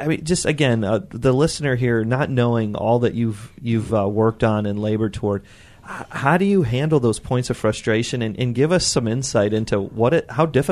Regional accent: Cleveland, Ohio, United States; So I should preface this with, I'm from Cleveland.

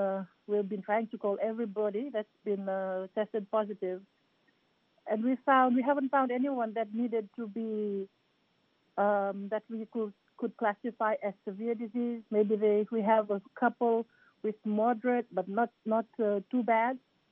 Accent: Fiji; Yes, I'm from Fiji.

